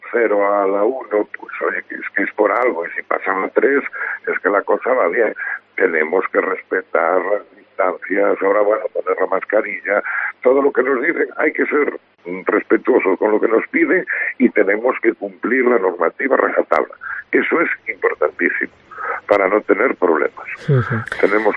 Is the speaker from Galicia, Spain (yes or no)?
yes; Ribadeo, Galicia, Spain; somos todos de Ribadeo, entonces vamos a echarnos una mano.